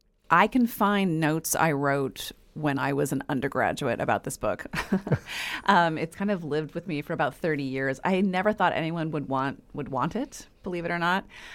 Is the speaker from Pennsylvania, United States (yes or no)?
no; Montana, United States; also born or lived in Santa Barbara, United States / New York, United States; And because I came from Montana and I was an undergraduate at UC Santa Barbara